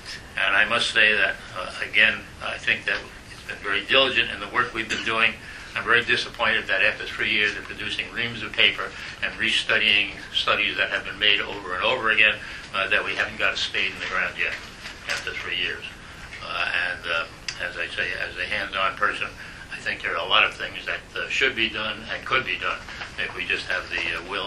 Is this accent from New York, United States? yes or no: yes; Yonkers, New York, United States; born there; I was born in Yonkers in 1919.